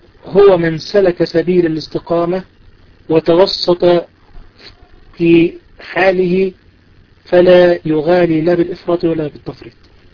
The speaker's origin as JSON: {"language": "Arabic", "country": "Egypt", "said": "الذي يقسم زي ما عندنا في مصر كده بالعيش والملح"}